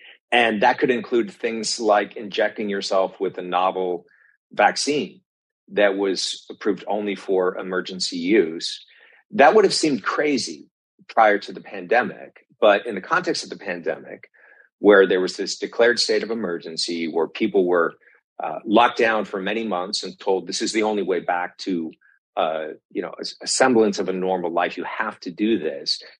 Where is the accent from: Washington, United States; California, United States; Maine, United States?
California, United States; My home state of California is still operating under a state of emergency